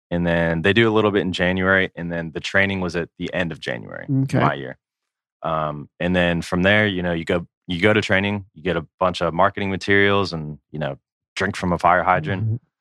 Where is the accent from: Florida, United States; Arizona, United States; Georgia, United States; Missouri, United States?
Georgia, United States; Peachtree City; Yeah, so I grew up in Peachtree City.